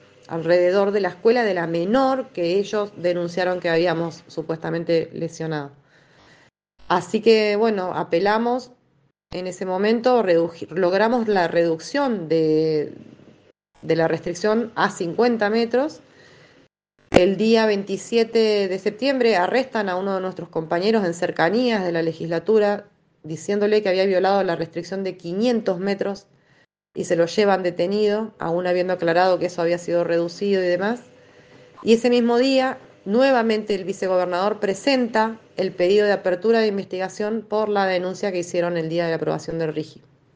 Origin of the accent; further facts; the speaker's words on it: Chubut, Argentina; de Chubut, soy militante socioambiental y comunicadora social